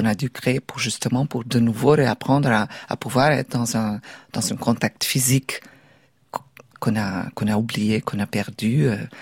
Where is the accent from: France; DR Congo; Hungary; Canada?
Hungary; moved away; j'ai quitté la famille, je suis allée étudier la danse, et puis j'ai quitté la Hongrie, et puis voilà, les derniers 30 ans, on habitait voilà, plusieurs milliers de kilomètres nous séparés.